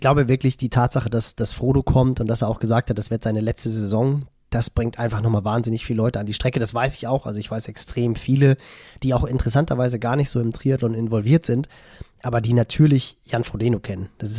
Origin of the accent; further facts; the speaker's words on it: Hamburg, Germany; als Hamburger